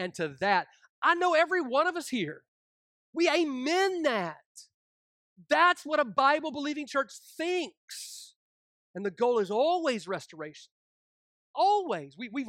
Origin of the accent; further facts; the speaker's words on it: Kentucky, United States; the Southern Baptist Theological Seminary in my home state of Kentucky